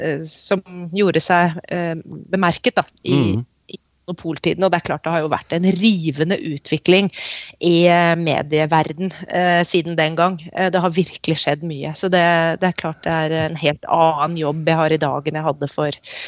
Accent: Oslo, Norway; Jeg vokste opp på Østensjø, ved Østensjøvannet.

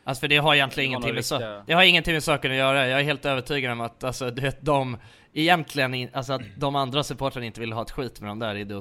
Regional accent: Nacka, Stockholm County, Sweden; för att jag kommer från Nacka liksom

